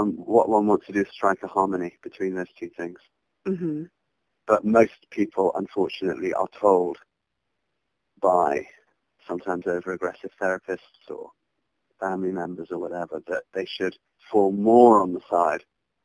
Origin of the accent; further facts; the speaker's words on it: South Africa; I think one of the differences for me as a British South African is that we are actually taught as children in Africa to trust our guts